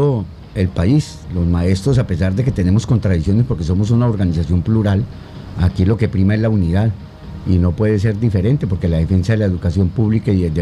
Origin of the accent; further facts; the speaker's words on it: Casanare, Colombia; Yo vengo del departamento de Casanare